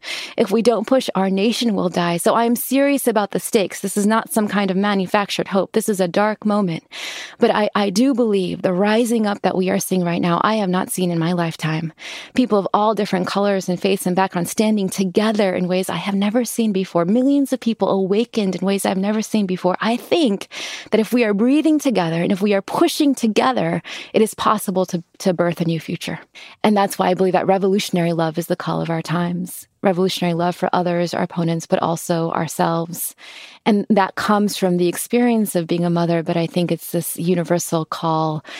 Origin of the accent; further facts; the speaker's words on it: California, United States; So as a little brown girl growing up in California in the 80s, what did these stories mean to me?